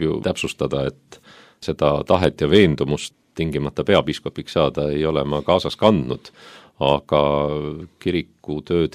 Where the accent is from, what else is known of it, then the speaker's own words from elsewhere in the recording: Saue, Harju County, Estonia; Ma olen Sauelt pärit ja minule lähim kirik tol ajal oli Keila kirik